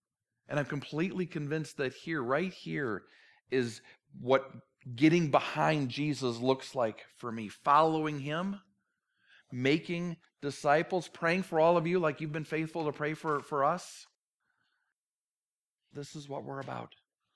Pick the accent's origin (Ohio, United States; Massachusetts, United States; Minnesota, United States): Minnesota, United States; yes, I'm back from Minnesota. I know people get nervous every time I go there. Is he going to come back? It's where I grew up. It's not where I live.